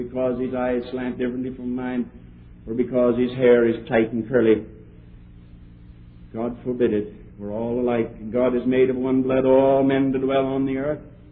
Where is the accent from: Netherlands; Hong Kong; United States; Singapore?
Netherlands; accent: Dutch; English is a second language; I don't know whether she understood or not with my Dutch accent.